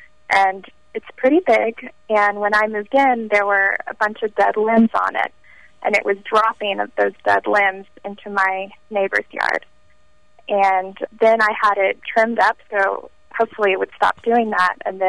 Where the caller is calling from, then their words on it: Nashville, Tennessee, United States; I'm calling from Nashville, Tennessee.